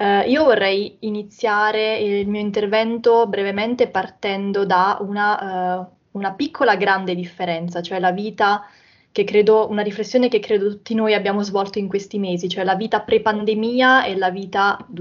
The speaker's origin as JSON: {"language": "Italian", "region": "Basilicata", "country": "Italy", "tie": "born or raised there", "lives_now": "Modena, Italy", "said": "Sono infatti nata e cresciuta in Basilicata, però vivo da 3 anni a Modena, quindi mi sono interfacciata con una realtà completamente diversa da quella in cui sono nata e cresciuta"}